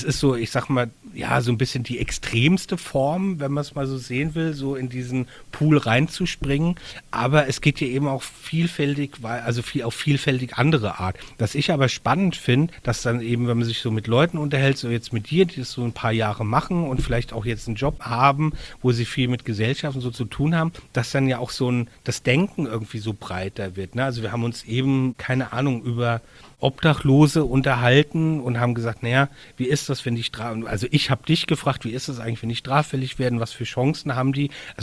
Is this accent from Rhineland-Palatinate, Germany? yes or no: yes; Mainz, Rhineland-Palatinate, Germany; wir sind beide aus Mainz